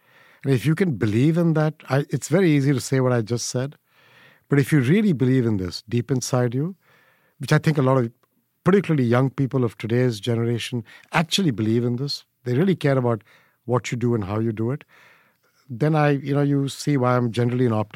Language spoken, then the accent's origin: English; India; growing up in India